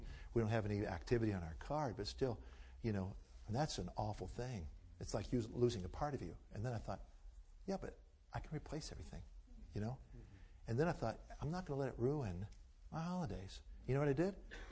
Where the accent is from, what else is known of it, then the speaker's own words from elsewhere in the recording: Maryland, United States; Before my wife and I were married, of course, we grew up in Maryland